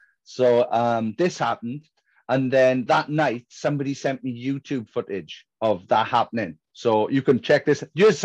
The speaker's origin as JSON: {"language": "English", "town": "Merthyr Tydfil", "region": "Wales", "country": "United Kingdom", "tie": "born or raised there", "said": "me and my friend Scott from my hometown of Merthyr Tydfil in South Wales."}